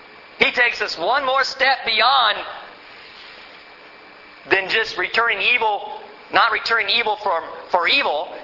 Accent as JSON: {"language": "English", "country": "United States", "said": "And I'm an American"}